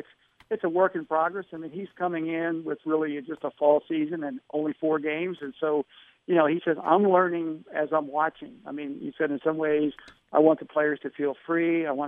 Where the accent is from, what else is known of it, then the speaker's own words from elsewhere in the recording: Baltimore, Maryland, United States; And, of course, I grew up in Baltimore watching his dad, Bill Pellington, play with the Baltimore Colts.